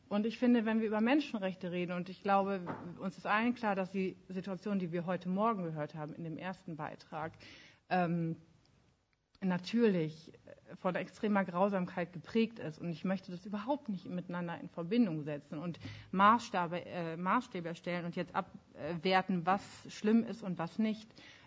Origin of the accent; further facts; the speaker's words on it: Hamburg, Germany; Ich komme auch aus Hamburg.